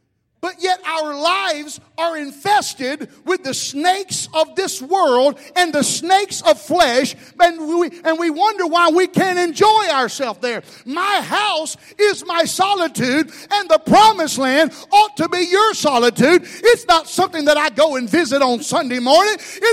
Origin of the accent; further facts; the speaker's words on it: New York City, New York, United States; I don't know if you can tell it or not, but I'm from the Bronx.